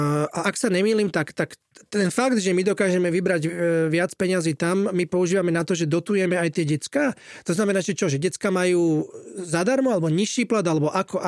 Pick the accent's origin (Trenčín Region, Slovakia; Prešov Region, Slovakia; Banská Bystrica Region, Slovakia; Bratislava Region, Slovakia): Bratislava Region, Slovakia; Vrakuňa; also born or lived in Trnava; Ja som sa teda síce nenarodil vo Vraku, ja som sa narodil v Trnave, ale ja som Vlčie hrdlo, Vrakuň a Biskupice, ja som z toho druhého geta.